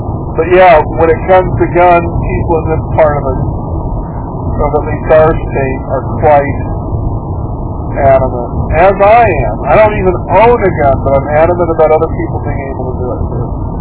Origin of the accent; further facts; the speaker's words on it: Los Angeles, California, United States; born there; I was born in Los Angeles. I was born in Los Angeles County, California. Not a rural area at all.